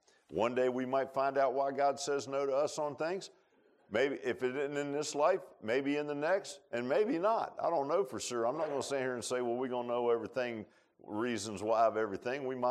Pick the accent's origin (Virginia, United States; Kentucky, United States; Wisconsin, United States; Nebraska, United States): Virginia, United States; Virginia Beach; I grew up in Virginia Beach, so you know what, the climate's a little bit milder than it is here.